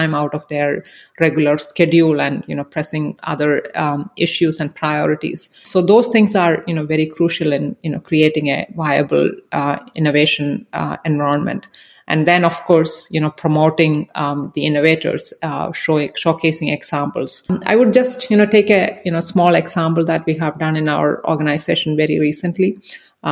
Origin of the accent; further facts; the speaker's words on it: India; I grew up in India.